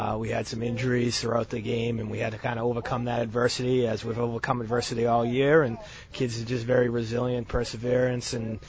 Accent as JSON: {"language": "English", "town": "Wakefield", "region": "Massachusetts", "country": "United States", "said": "Well, you know, I am from Wakefield, so I grew up with a strong hatred of Melrose."}